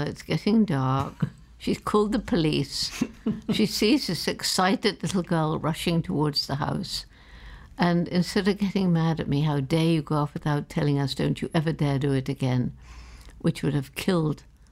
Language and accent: English; London, United Kingdom; born there; Well, I was born in London.